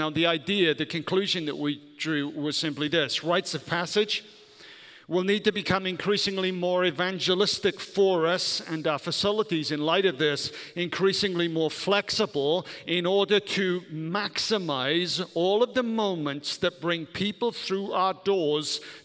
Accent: United Kingdom; I'm glad I'm British.

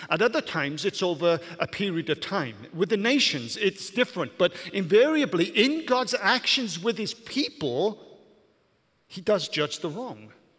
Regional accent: Wales, United Kingdom; I'm a passionate person. It's partly because I'm passionate, it's also because I'm Welsh.

